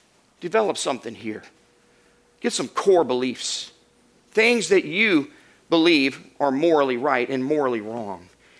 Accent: United States; As an American, I am fully aware of the flaws of our country.

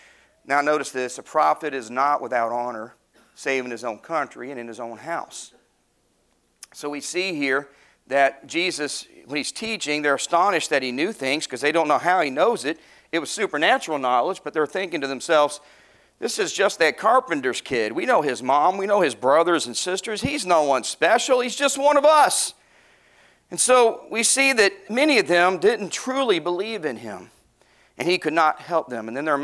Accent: Hot Springs, Arkansas, United States; It's like I grew up in Hot Springs, Arkansas.

